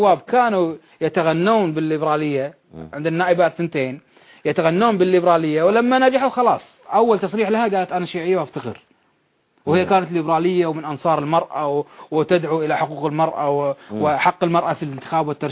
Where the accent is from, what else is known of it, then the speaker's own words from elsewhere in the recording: Kuwait; إحنا عندنا في الكويت يخافون عندنا في الكويت من اتهام بالطائفية